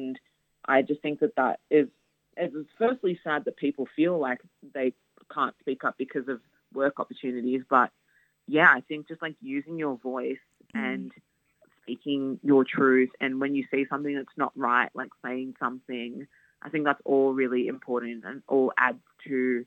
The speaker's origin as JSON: {"language": "English", "country": "Nigeria", "said": "I'm Nigerian, and in a Nigerian household"}